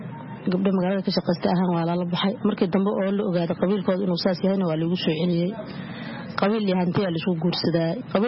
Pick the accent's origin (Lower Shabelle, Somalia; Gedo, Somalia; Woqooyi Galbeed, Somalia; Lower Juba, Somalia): Lower Juba, Somalia; Kismayo; born there; Waxaan ku dhashay Kismaayo, ka xagga meel baadiya aan ku dhashay.